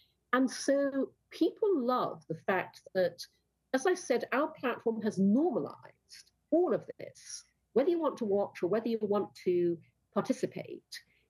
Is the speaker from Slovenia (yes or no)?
no; Brunei; I grew up in Brunei, in Borneo, where nobody talks about sex, you know, openly.